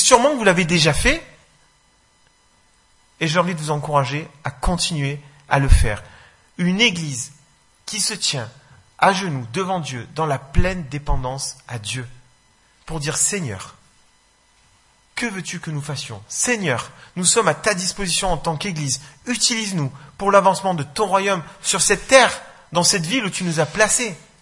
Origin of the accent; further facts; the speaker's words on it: Marseille, Provence-Alpes-Côte d'Azur, France; Et donc, comme vous l'aurez compris, je suis de Marseille, où on habite dans un petit village à côté avec mon épouse et nos trois enfants.